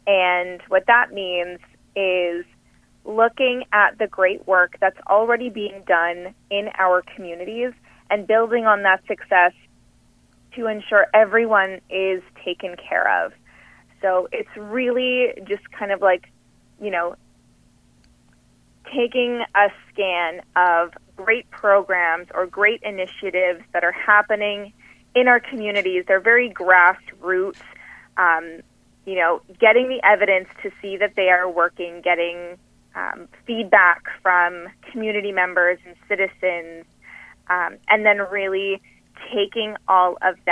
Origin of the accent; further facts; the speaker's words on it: Red Lake, Ontario, Canada; now in Dryden, Canada; I was born and raised in Red Lake, Ontario, and I've been living in Dryden for almost 10 years now